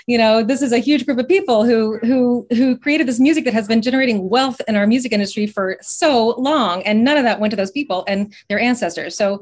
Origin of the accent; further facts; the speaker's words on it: Knoxville, Tennessee, United States; I grew up with spirituals. I grew up in Knoxville, Tennessee, and my father's a church music director